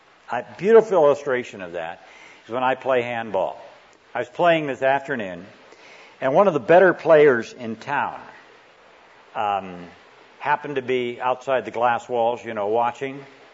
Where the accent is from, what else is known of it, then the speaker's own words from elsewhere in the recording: Spokane, Washington, United States; also born or lived in Iowa; We moved from Iowa to a large city of Spokane, Washington, so I had almost 500 people in my high school graduating class, and that's a little different than having this little town situation.